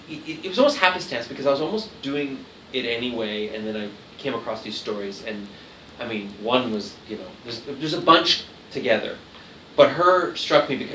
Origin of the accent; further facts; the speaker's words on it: Montreal, Quebec, Canada; now in Toronto, Canada; Like, I live in Toronto. I'm from Montreal. I grew up a lot of my life in Laurentians, Quebec, so I know the woods really well, too.